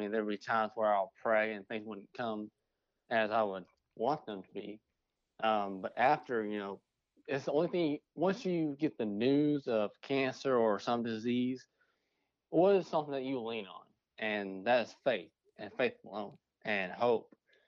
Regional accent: Statesville, North Carolina, United States; now in Albany, United States; I'm originally from Statesville, North Carolina, but I live in Albany, Kentucky. Lived here about 5 years now.

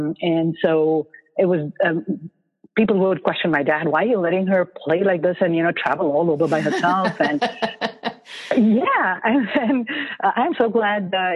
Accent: Kolkata, West Bengal, India; Of course, it was a very conservative, restrictive kind of society for young girls.

